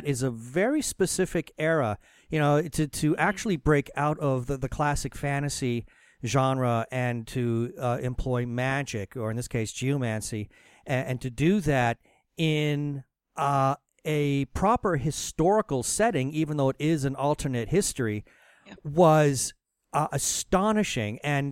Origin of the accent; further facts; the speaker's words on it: San Francisco, California, United States; born there; Yeah, I was born in San Francisco.